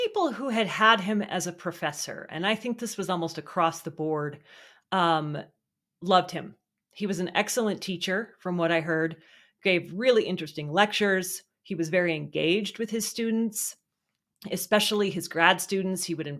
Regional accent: Idaho, United States; Where I grew up in Idaho, I think Bigfoot is more prevalent now

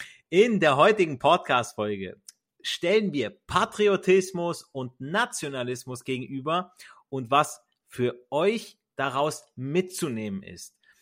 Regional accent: Italy; ich kenn's von mir selber als Italiener

